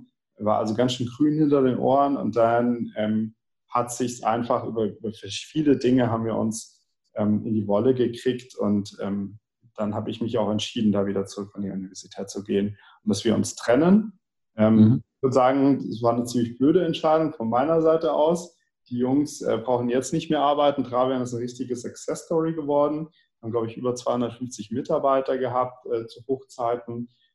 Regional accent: Munich, Bavaria, Germany; Und ich bin Münchner, ich bin hier in München aufgewachsen

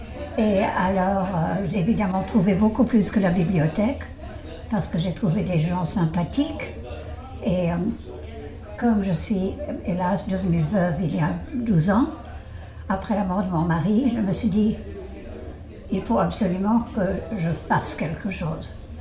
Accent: Quebec, Canada; moved away; je suis partie du Québec il y a 20 ans déjà et j'avais l'impression de perdre mon français.

